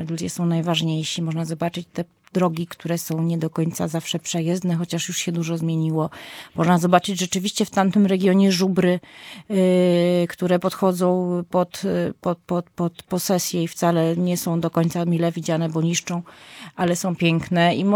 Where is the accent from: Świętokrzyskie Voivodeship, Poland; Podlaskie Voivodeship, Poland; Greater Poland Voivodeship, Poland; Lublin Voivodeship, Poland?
Podlaskie Voivodeship, Poland; I tak jako podlasianka po mieczu, ja się wychowałam w dużym stopniu na Podlasiu